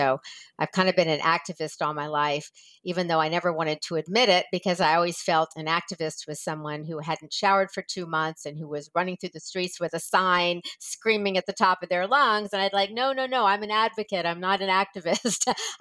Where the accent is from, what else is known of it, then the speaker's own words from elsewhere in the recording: Atlanta, Georgia, United States; Well, I was raised in Atlanta, Georgia, and I was adopted at birth, and I tracked down my birth family